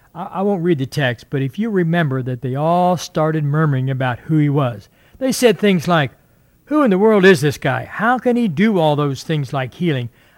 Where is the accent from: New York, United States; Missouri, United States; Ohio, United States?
Ohio, United States; Madeira; I grew up in Cincinnati, Ohio, and I lived in a small town on the northeast side of Cincinnati called Madera.